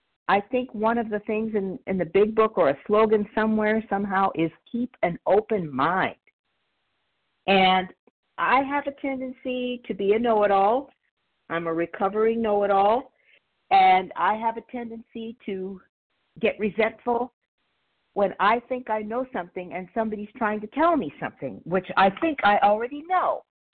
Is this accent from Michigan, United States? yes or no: no; Palmdale, California, United States; I'm from Palmdale, California, which is in Los Angeles County.